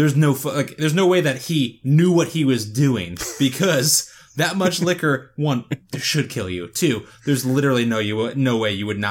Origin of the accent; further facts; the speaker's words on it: United States; Yes. I'm an American.